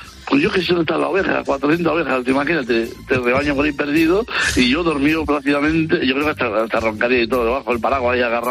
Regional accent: Galicia, Spain; now in Barcelona, Spain; yo sí vivo en Barcelona, pero soy de Galicia y tengo un rebaño de ovejas bastante importante.

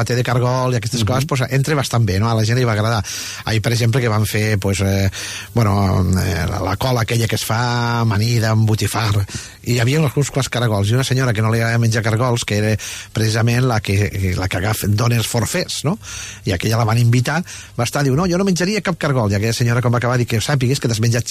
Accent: Lleida, Catalonia, Spain; he dit que soc de Lleida o de l'Èrida, que és igual

